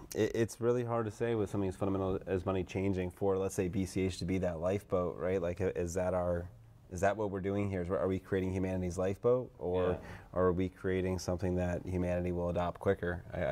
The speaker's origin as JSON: {"language": "English", "country": "United States", "said": "And I was just explaining I'm an American"}